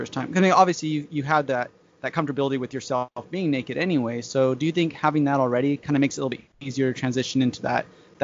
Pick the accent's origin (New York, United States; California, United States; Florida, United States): California, United States; You know, I'm from California, you know